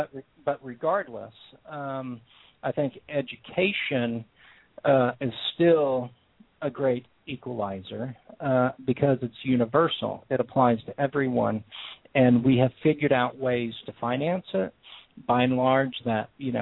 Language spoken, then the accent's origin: English; United States; me being an American and born and raised here and lived my whole life here